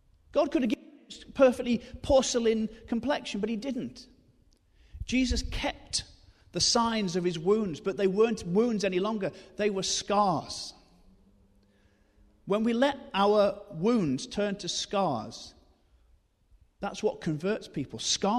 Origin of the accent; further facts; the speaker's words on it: Newcastle-under-Lyme, West Midlands, United Kingdom; And I really believe for us as Christians in the nation, but in Newcastle-under-Lyme, in my hometown, what will distinguish Christians in this next season is not how happy we pretend to be.